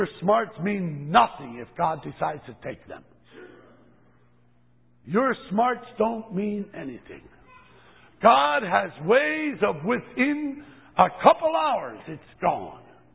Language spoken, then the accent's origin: English; United States; I'm an American.